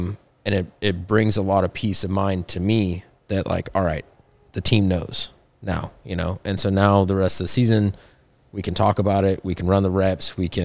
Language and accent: English; Montana, United States; growing up in Montana, being around snow my whole life